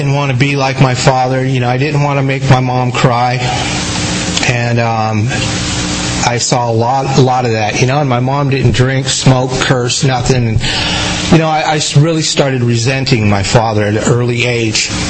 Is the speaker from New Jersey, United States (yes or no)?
yes; Jersey City, New Jersey, United States; born there; I was born in Jersey City, New Jersey, and for a while I lived there.